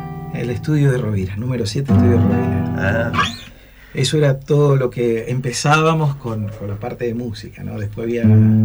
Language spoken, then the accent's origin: Spanish; Maciá, Entre Ríos, Argentina; Yo era muy futbolero, muy de jugar al fútbol, como todo argentino. Y en Maciá, donde nosotros vivíamos, al lado había un sitio baldío.